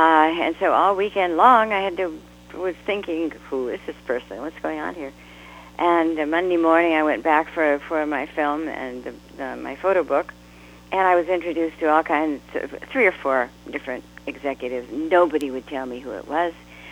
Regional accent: New Ulm, Minnesota, United States; born there; I was born, my parents lived in Lafayette, which is in southern Minnesota, and the town was so small that they didn't have a hospital, so I had to go to New Ulm to be bo

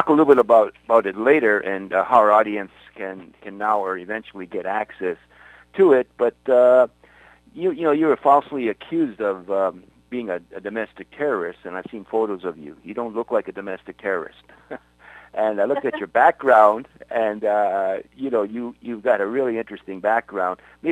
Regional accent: Thunder Bay, Ontario, Canada; You know, as a kid growing up in Thunder Bay, Canada, I wanted to be a Mountie at one time.

